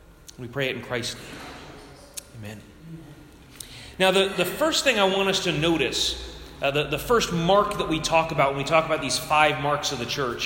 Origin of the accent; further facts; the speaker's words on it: Georgia, United States; So first up, my parents are both from Rhode Island, but I was raised in Georgia. And so I was raised as a Yankee in the South.